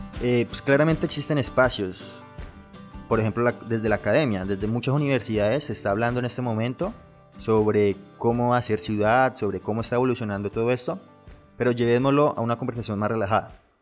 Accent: Colombia; los tres somos arquitectos colombianos

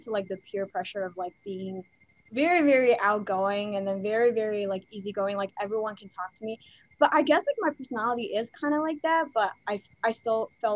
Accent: China; English is a second language; now in United States; Because when I was raised in China, I used to always be the mainstream person. And like, I was never like an outcast. So all of a sudden, when I came to America

